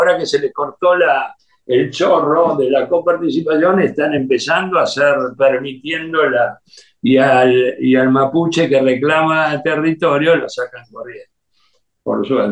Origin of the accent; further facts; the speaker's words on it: Argentina; como siempre somos los argentinos